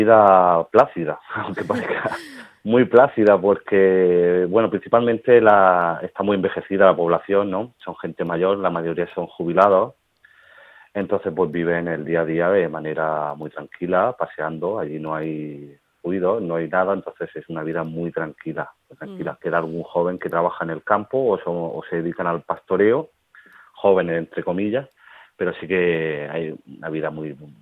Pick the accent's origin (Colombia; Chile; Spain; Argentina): Spain; Region of Murcia; somos de la comarca, nosotros somos de Ulla y pertenecemos a esa comarca que ya sufre la despoblación